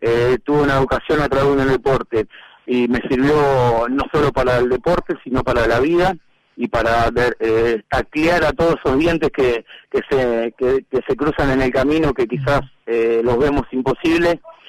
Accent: Merlo, Buenos Aires Province, Argentina; Sí, soy un poco derivado de Merlo, soy de Merlo de Libertad.

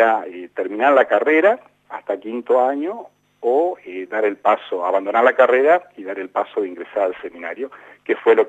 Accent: Paraná, Entre Ríos, Argentina; born there; Bueno, yo nací en la ciudad de Paraná.

